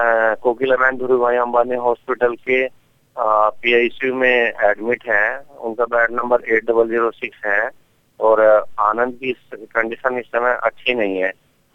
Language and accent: Hindi; Lucknow, Uttar Pradesh, India; मैं प्रॉपरली लखनऊ से हूँ